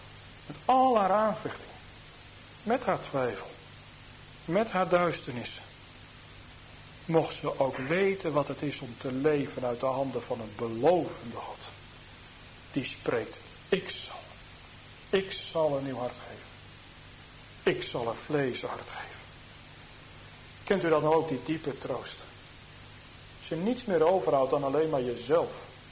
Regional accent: Harderwijk, Gelderland, Netherlands; Dan denk ik aan de plaats waar ik opgegroeid ben in Harderwijk.

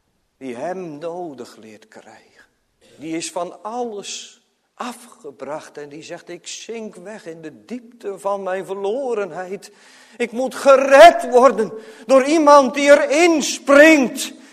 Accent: Urk, Flevoland, Netherlands; Ik kom van Urk, dat weet u wel.

